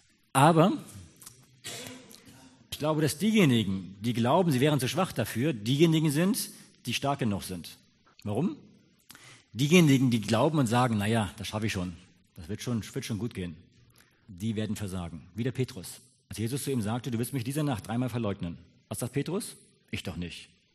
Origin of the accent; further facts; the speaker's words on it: Hamburg, Germany; ich bin selbst aus Hamburg.